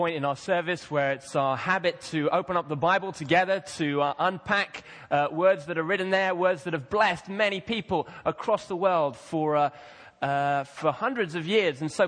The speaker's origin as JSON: {"language": "English", "country": "Kenya", "tie": "born or raised there", "said": "I remember I grew up in Kenya."}